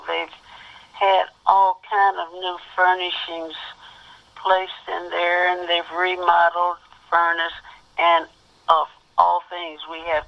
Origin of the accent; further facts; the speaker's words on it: Indiana, United States; I was born in the year of 1936, and I was born in Indiana. And I lived on the east side, and I had nine brothers and sisters.